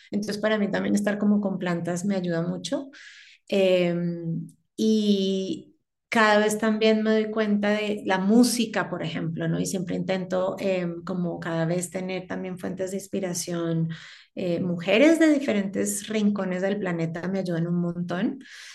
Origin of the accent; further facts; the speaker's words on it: Bogotá, Colombia; al final soy bogotana, soy montañera